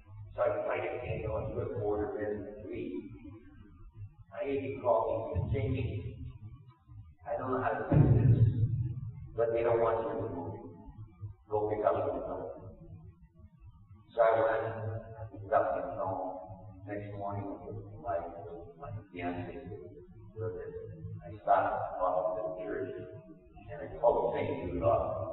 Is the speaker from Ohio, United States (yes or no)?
yes; Toledo, Ohio, United States; And he's from Toledo. I'm from Toledo. He's Lebanese. I'm Lebanese.